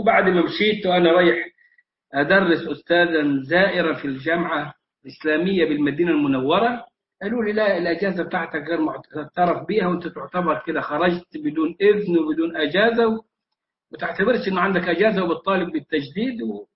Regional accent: Egypt; كنت بقول قبل انقطاع البث إن أنا صاحب شهادات معروفة عندنا في مصر، ابتدائية إعدادية ثانوية جامعة

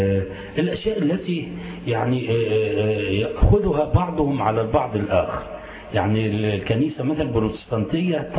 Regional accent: Egypt; عندنا في مصر هنا معظمهم أرثوذكس.

